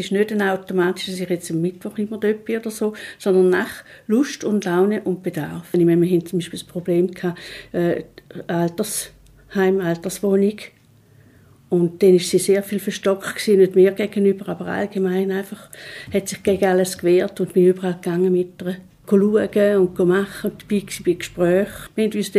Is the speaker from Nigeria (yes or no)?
no; St. Gallen, Switzerland; Und wir sind beide St. Galler, wir kennen die gleichen Leute, wir kennen die gleichen Orte